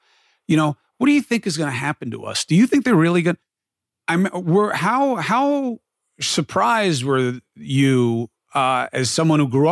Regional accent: New York, United States; Growing up in New York, you know, the family that I choose, people who married into my family, my nieces, you know, Jewish people all over.

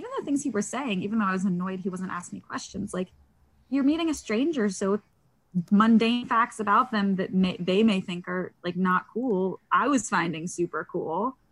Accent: Kentucky, United States; now in Los Angeles, United States; Nobody's from like, I'm a Jew from Kentucky. I'm like a unicorn.

